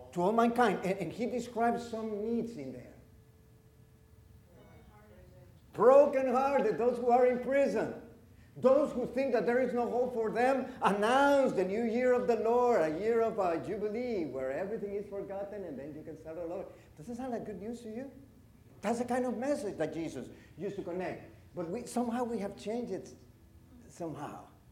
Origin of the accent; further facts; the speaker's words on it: Honduras; moved away as an adult; now in United States; I came from Honduras. I cannot do that.